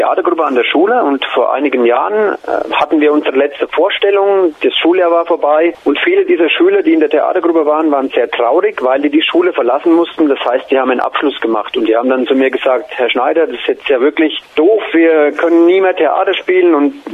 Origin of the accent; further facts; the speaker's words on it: Nuremberg, Bavaria, Germany; ich komme aus Nürnberg, bin 49